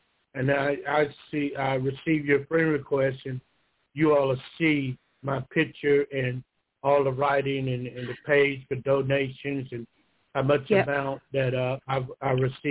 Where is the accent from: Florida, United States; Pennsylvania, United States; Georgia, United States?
Georgia, United States; Thomasville; I just want to know … I'm from Thomasville, Georgia.